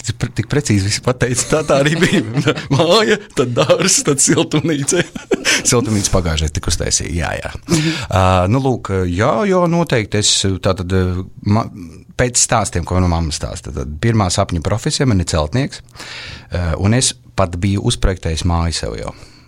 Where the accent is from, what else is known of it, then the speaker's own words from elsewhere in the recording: Kārsava, Ludza Municipality, Latvia; es vispār tāds lauku čalis esmu pēc būtības, lai gan esmu uzaudzis Kārsavā pilsētā.